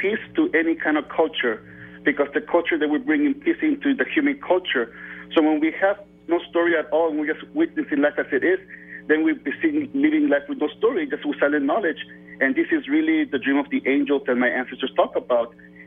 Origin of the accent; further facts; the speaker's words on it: Tijuana, Baja California, Mexico; And growing up in Tijuana, Mexico, over there, there was a cultural tradition in my neighborhood